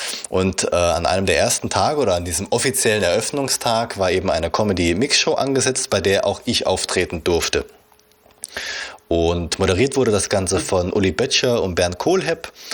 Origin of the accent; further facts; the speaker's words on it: Baden-Württemberg, Germany; Also ich als gebürtiger Schwabe